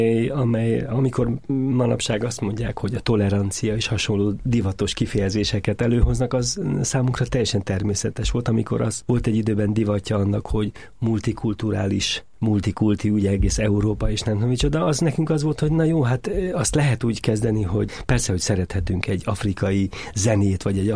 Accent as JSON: {"language": "Hungarian", "town": "Pomáz", "region": "Pest", "country": "Hungary", "tie": "born or raised there", "said": "Budapest mellett egy kis faluban, Pomázon nőttem fel, ami már persze akkor sem volt olyan pici falu, mert egy 8-10 ezer ember legalább lakta az én gyerekkoromban is a 60-as évek elején."}